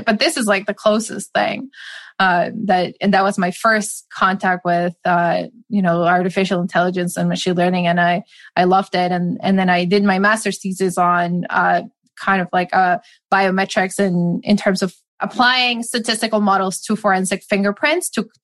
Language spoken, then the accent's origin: English; Madrid, Community of Madrid, Spain; Yes, I grew up in Madrid.